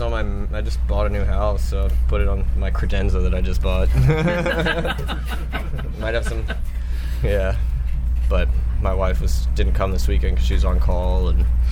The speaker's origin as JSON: {"language": "English", "region": "California", "country": "United States", "tie": "born there", "said": "I was born out in Southern California in the epicenter of drag racing, and my family did it, built their own cars in their house in California and Inglewood and Laverne"}